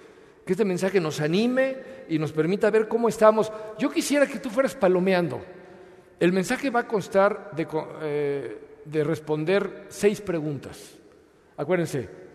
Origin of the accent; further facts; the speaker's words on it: Mexico; Y eso nos pasa más como mexicanos, siempre extrañamos la tortilla, ¿no?